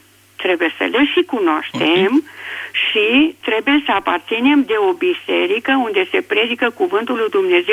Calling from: Cluj-Napoca, Cluj County, Romania; din Cluj.

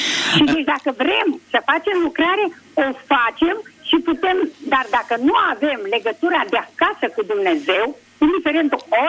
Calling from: Craiova, Dolj, Romania; Sunt de la Craiova

